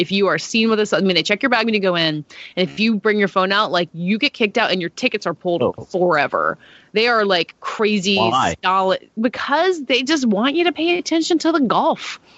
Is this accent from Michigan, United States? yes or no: no; Aiken, South Carolina, United States; I am from Aiken, South Carolina, which is just across the Savannah River from Augusta, Georgia